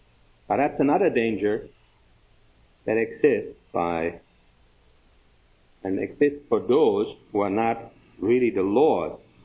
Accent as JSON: {"language": "English", "country": "Germany", "tie": "born or raised there", "said": "when I was a young believer, growing up in Germany, we sat different."}